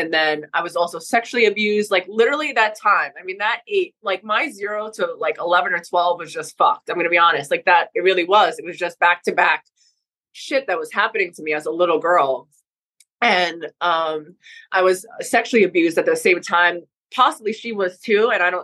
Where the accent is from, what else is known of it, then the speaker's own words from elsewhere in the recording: New York, United States; I was working and I was doing promotions in upstate New York because I'm from New York in general.